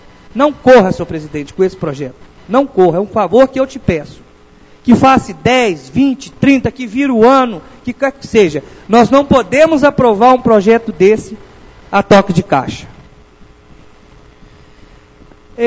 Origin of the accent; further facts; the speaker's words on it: Capanema, Brazil; Fui criado, nascido e criado aqui no Capanema